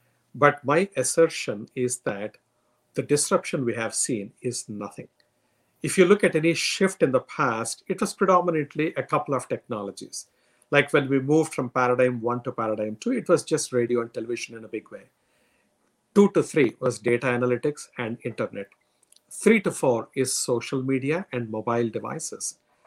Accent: India; When I grew up in India

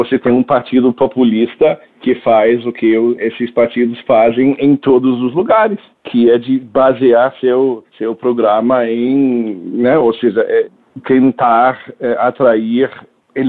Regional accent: Germany; Portuguese is a second language; sobretudo como alemão, eu não posso responder essa pergunta

